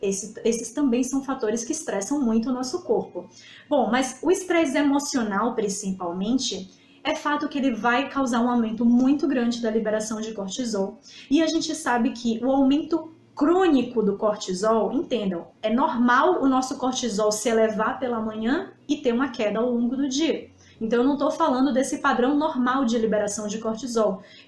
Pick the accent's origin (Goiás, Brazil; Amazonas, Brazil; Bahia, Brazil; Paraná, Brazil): Bahia, Brazil; Salvador; now in São Paulo, Brazil; Assim que eu cheguei em São Paulo, eu sou de Salvador, tá certo? Eu sou baiana. Então, assim, eu tenho todo o estilo baiano de ser.